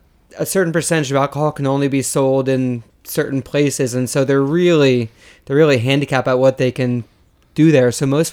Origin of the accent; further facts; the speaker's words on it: Midwest, United States; But I grew up in the Midwest, so I should have been.